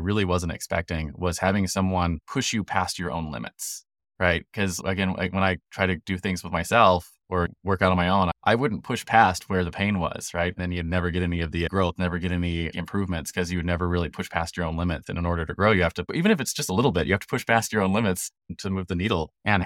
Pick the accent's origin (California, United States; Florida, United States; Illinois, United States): California, United States; Right near my hometown there.